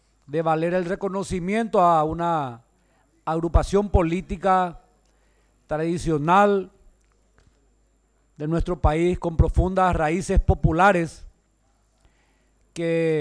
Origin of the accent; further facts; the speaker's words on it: Paraguay; humildemente, como ciudadano paraguayo